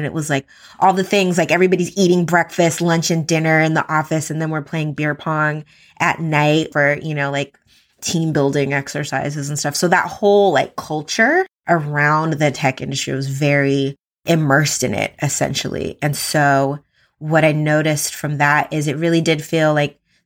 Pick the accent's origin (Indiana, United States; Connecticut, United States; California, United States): California, United States; my experiences growing up in the Bay Area, like just like an hour outside of Silicon Valley, right? Like that's where I grew up. When I became an adult, like I moved to San Francisco.